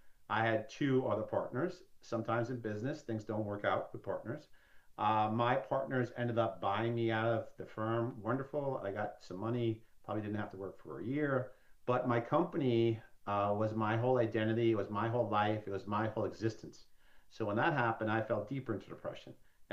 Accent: New York, United States; now in Atlanta, United States; So I'm from New York, but I live in Atlanta, been here for about 30 years.

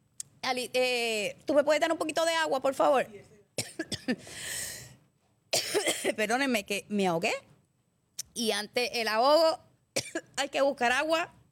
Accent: Puerto Rico; Él como venezolano diciendo eso, yo como puertorriqueña

